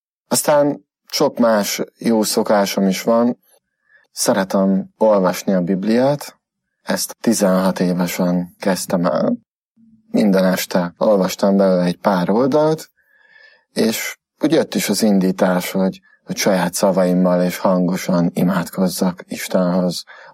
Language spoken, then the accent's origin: Hungarian; Földeák, Csongrád-Csanád, Hungary; also born or lived in Makó; Makon születtem, 31 évvel ezelőtt, mellette Földeákon nőttem föl, Hódmezővásárhelyen voltam gimnazista, matek-fizika szakon